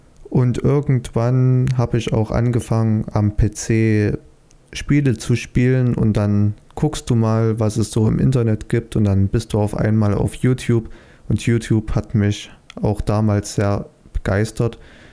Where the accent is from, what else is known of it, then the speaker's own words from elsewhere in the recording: Saxony, Germany; accent: Saxon; ich bin 18 Jahre alt, Fotograf und Filmemacher, komme aus Sachsen. Hört man vielleicht etwas an meinem Akzent, nicht nur etwas, sondern vielleicht etwas stärker.